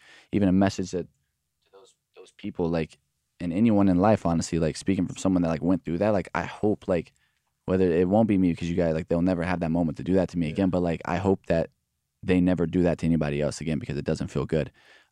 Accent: Alvarado, Texas, United States; I'm from Alvarado, Texas. It's like 40 minutes south of Dallas.

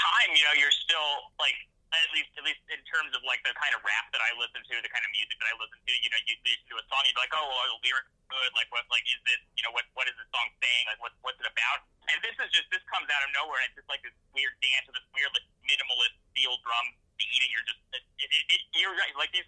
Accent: Portland, United States; You know, there was this girl who like I grew up in Portland, and so there was this girl who moved from Atlanta like halfway through my junior year of high school

